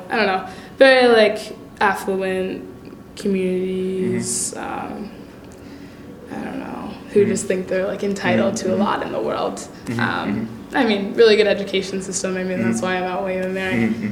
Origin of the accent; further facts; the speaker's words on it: Virginia, United States; I grew up in Northern Virginia.